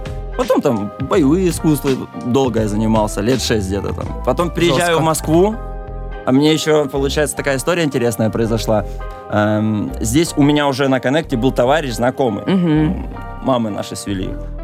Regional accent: Bryanka, Luhansk Oblast, Ukraine; moved away as an adult; Луганская область, город Брянка. И маленький такой шахтерский городочек. В 11-м году сюда приехал учиться.

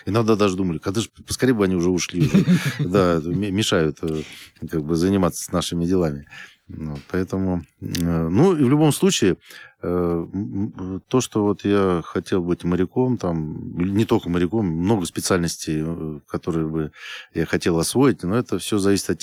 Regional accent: Baikonur, Kyzylorda Region, Kazakhstan; я сам вырос на Байконуре, то есть и детский садик, и школа, и к нам космонавты приезжали.

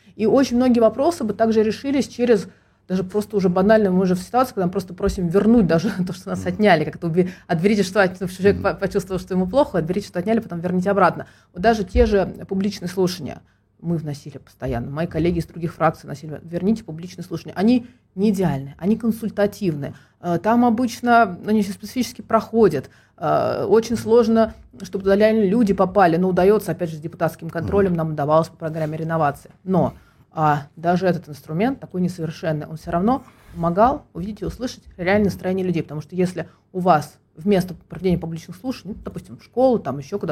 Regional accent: Moscow, Russia; мы просто тут живем, и мы действительно выявляем проблемы и хотим их решения, просто как жители города, как москвичи.

